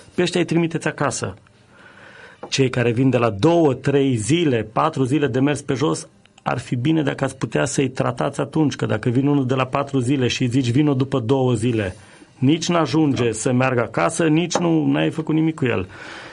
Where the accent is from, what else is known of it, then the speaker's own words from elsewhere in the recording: Romania; born there; suntem binecuvântați că ne-am născut în România